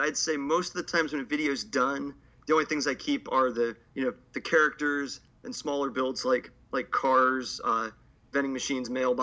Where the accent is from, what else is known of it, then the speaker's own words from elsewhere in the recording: Ohio, United States; like I said, I'm from Ohio. We typically have a rough Midwestern winter